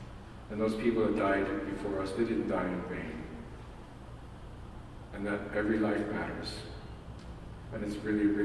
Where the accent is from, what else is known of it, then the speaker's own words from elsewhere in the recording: Canada; I was very proud as a Canadian this week